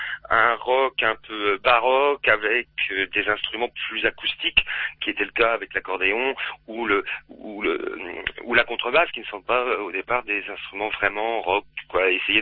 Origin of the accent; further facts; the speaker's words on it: Normandy, France; en sachant que chez nous en Normandie, un coup de tut, c'est aussi un coup de rouge.